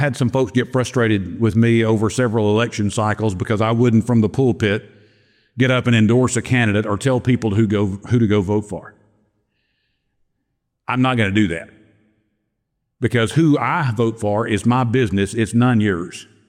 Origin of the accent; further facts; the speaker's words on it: Balcomville, Louisiana, United States; I grew up in Balcomville, Louisiana. It's not really on the map, but it's out there. It was inside a ring levee just outside West Monroe.